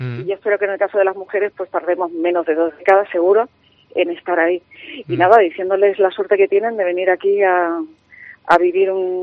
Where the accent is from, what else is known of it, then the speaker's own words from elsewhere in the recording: Andalusia, Spain; accent: gaditano; tampoco he tenido nunca un acento muy marcado, pero luego no me ha costado mucho, digamos, hacer el español nuestro acento gaditano